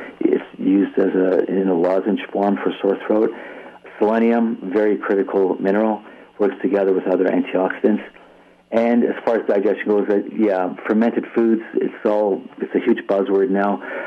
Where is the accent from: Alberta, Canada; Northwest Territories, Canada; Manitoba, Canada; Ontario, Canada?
Ontario, Canada; Hamilton; McMaster University, which is in my hometown, Hamilton, Ontario